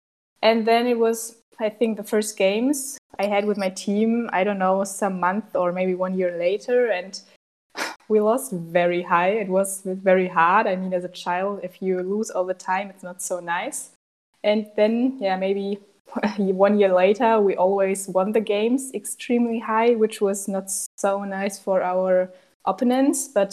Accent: Bonn, North Rhine-Westphalia, Germany; born there; English is a second language; now in Hamburg, Germany; 23. I was born in Bonn, and now I'm studying in Hamburg psychology

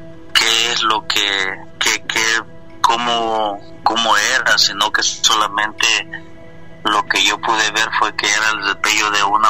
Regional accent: El Salvador; moved away; Cuando yo me encontraba en mi país natal, que es El Salvador.

